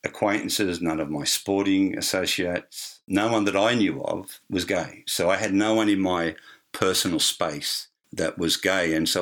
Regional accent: Sydney, New South Wales, Australia; I grew up in a very sporting environment. I grew up in the Sutherland Shire, which is in Sydney. It incorporates beaches, rivers, you know, national parks, but it's all about sport and it's all about going to the pub and chasing women

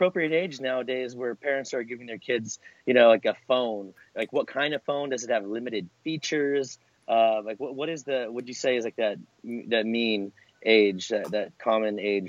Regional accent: Long Beach, California, United States; now in Westlake, United States; I grew up in Long Beach, California. My wife grew up an hour and a half north of me here in Westlake.

